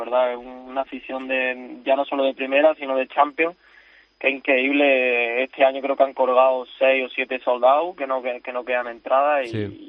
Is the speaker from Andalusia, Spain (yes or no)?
yes; Puente Genil, Andalusia, Spain; Sí, de un pueblo, de Puente Genil.